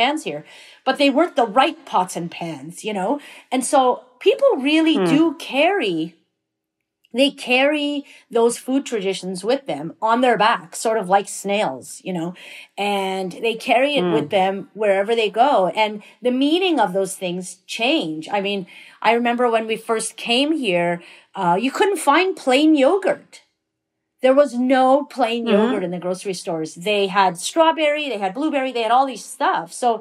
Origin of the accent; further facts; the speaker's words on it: Iran; now in Canada; when we came to Canada from Iran in 79, there were so many things we couldn't find here in terms of ingredients.